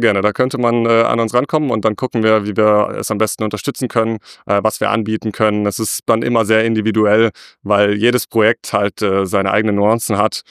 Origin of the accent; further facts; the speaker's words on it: Stuttgart, Baden-Württemberg, Germany; Ich komme aus Stuttgart.